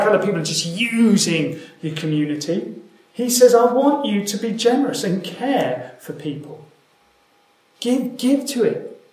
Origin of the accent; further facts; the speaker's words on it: England, United Kingdom; I'm saying English person because I'm English and I only know that's a little dream.